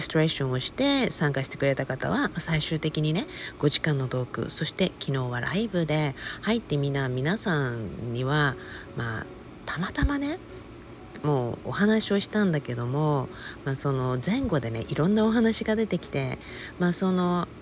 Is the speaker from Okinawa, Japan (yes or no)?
yes; Okinawa, Japan; 私は沖縄生まれの沖縄育ちだったので、